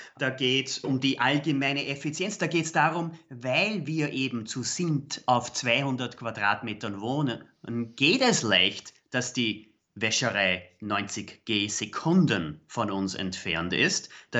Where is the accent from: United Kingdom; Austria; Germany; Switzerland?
Austria; Irgendwie muss man Prioritäten setzen als Österreicher.